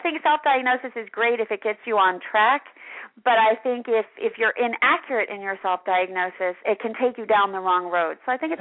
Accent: New York City, New York, United States; And you know, I'm from New York City, so that's like, you know, club dancing.

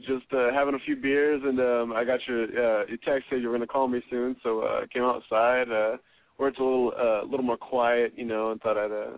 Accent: Texas, United States; also born or lived in San Antonio / Midland; I grew up in South Texas. I was born in San Antonio, and I grew up about 20 miles south of there in Italia, if anybody knows where that is. And then when I was about 8 years old, I moved out to Midland, Odessa area

